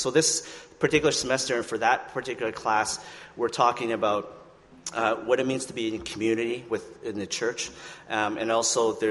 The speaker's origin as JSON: {"language": "English", "region": "Saskatchewan", "country": "Canada", "said": "I'm not sure. I'm from Saskatchewan, so I don't know all these things."}